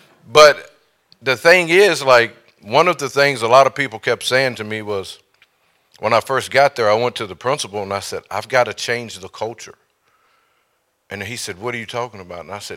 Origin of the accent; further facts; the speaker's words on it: Eden, United States; I'm from Eden. We didn't have a big vocabulary.